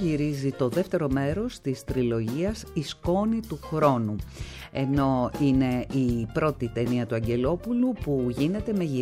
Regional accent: Patras, Western Greece, Greece; στα μέρη μας δηλαδή, στην Πάτρα.

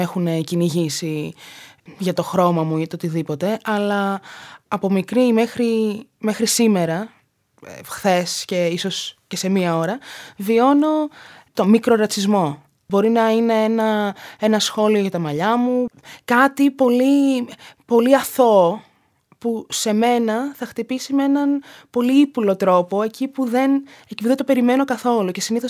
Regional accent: Athens, Attica, Greece; Όταν ήμουν μικρή στην Αθήνα και επειδή μεγάλωσα σε ένα προάστιο της Αθήνας, ήταν λίγο περίεργα τα πράγματα, διότι ήμουν συνήθως το μοναδικό πιο σκούρο παιδάκι στο σχολείο.

